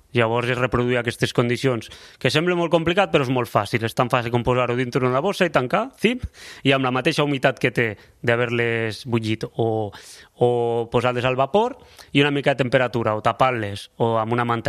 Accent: Lleida, Catalonia, Spain; soc de Lleida

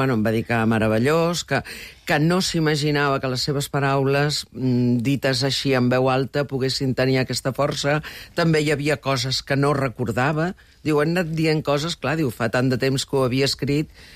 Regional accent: Fornalutx, Balearic Islands, Spain; el pare era de Mallorca i jo he viscut tota la meva infància a Fornalutx, un poble molt bonic, molt petit.

